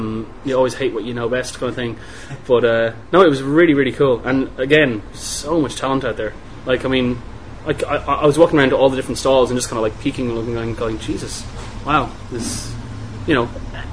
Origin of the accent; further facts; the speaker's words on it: Germany; now in Ireland; I mean, I didn't grow up in Ireland. I grew up in Germany.